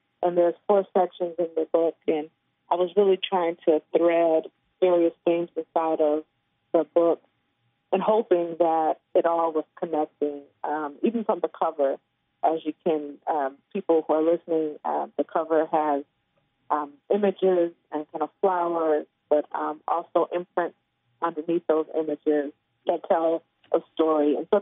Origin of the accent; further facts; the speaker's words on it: Cleveland, Ohio, United States; also born or lived in New Orleans; I grew up in Cleveland, Ohio, in the Midwest